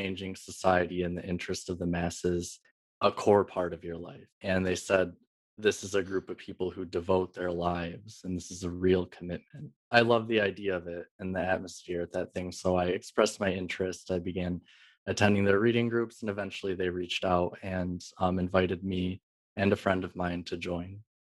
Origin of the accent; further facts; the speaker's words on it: Michigan, United States; moved away as an adult; I grew up in Michigan. I lived there till I was 22 years old.